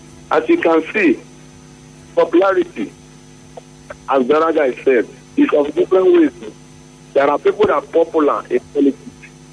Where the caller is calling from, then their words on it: Isiokpo, Rivers, Nigeria; I'm calling from Isiokpo.